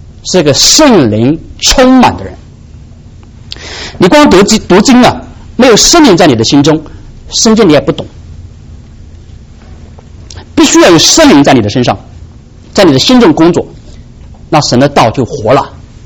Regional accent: China; 我们中国人有一句话很有意思哈，我们都是中国人的

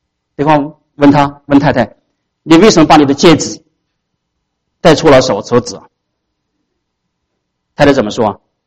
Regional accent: China; 我们中国人说嘴巴上什么缺德

